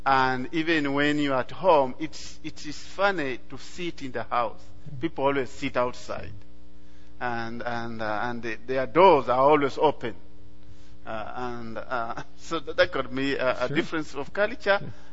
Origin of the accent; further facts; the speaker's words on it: Uganda; But I grew up in the Christian family in quotes. What, of course, almost everyone in Uganda calls himself a Christian